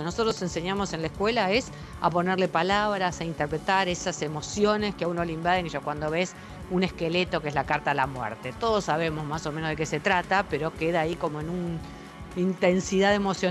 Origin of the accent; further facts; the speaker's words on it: Argentina; nosotros, como somos argentinos y todo lo hacemos a lo grande